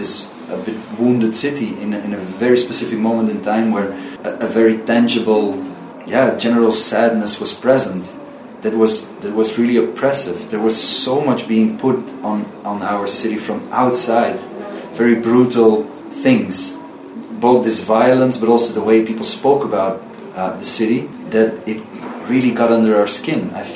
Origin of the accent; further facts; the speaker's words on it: Brussels, Brussels-Capital Region, Belgium; English is a second language; I am from Brussels, living there since a long time.